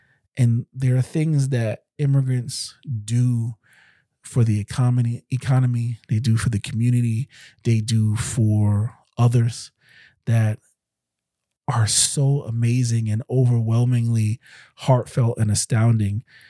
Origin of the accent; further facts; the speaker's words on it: New York City, New York, United States; It was just that was part of my culture growing up in New York City, is that when people say it's a melting pot, it is a melting pot.